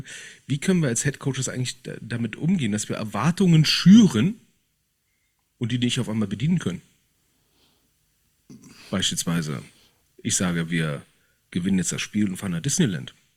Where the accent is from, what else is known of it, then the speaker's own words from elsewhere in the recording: Berlin, Germany; Das war ein Erwachen hier als Berliner Karneval.